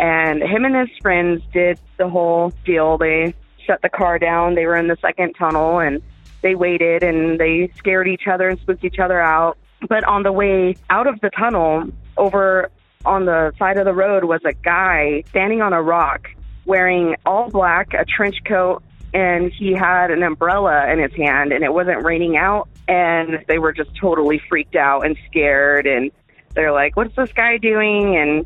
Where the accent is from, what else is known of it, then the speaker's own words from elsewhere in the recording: Colorado Springs, Colorado, United States; I'm from Colorado Springs, and I have a hometown legend for you.